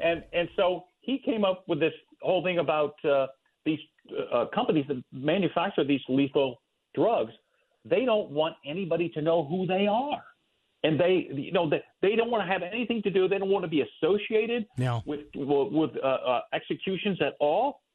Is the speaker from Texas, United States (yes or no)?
yes; Texas, United States; I'm from Texas, and they have pecans there